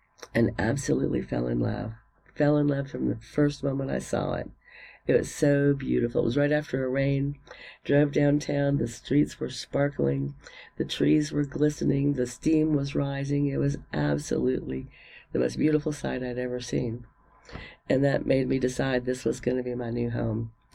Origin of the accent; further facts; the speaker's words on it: Florida, United States; also born or lived in Boston, United States; now in Hot Springs, United States; Originally, I'm from Florida. However, I spent about 4 years in Boston, Massachusetts.